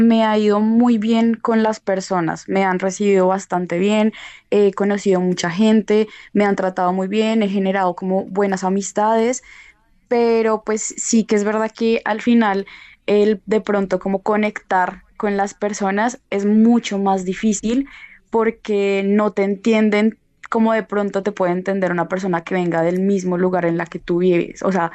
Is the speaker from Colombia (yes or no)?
yes; Colombia; moved away; cuando yo salí de Colombia y llegué acá, al principio no me dio tan duro